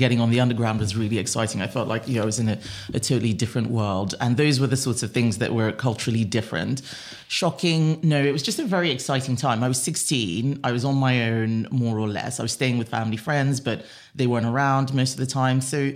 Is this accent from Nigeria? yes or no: yes; Nigeria; also born or lived in United States; And I grew up in Nigeria, apart from a brief period in the US when she had a fellowship at a university and she took her children with her. So I am very Nigerian in a way that many other people who are second generation aren't. I speak another language.